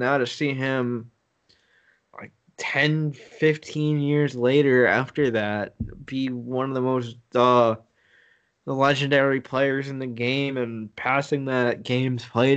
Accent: Long Island, New York, United States; I was a season ticket holder back for the New York Islanders when I was a little kid growing up on Long Island.

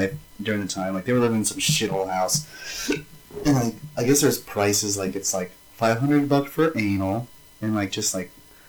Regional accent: Winnemucca, Nevada, United States; We're from Winnemucca. We've been to hundreds of quinceañeras.

